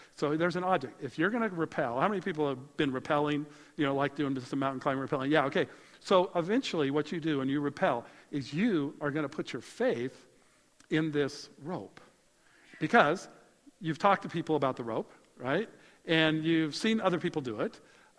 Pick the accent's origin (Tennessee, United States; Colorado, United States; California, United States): Colorado, United States; I grew up in Colorado.